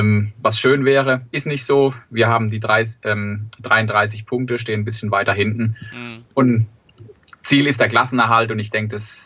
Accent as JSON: {"language": "German", "town": "Sandhausen", "region": "Baden-Württemberg", "country": "Germany", "said": "ich komme aus Sandhausen, bin Sandhäuser"}